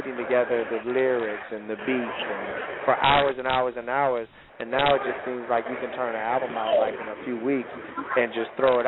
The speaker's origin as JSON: {"language": "English", "town": "Detroit", "region": "Michigan", "country": "United States", "tie": "born or raised there", "said": "I grew up born and raised in Detroit, and for me, you know, being across the street from Motown, you know, most of my life, my mother worked over there, I always saw it."}